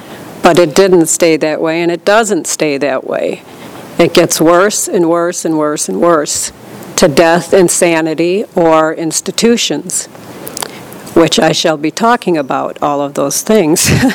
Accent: Michigan, United States; I'm from Michigan originally.

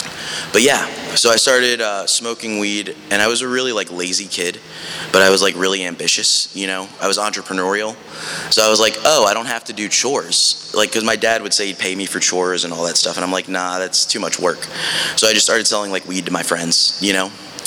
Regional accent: New Jersey, United States; born there; But yeah, so the beginning of it, I was born in New Jersey.

